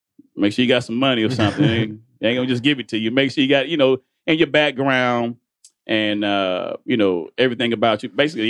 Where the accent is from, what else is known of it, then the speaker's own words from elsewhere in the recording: Houston, Texas, United States; And Smoothie King's because I grew up on it in Houston.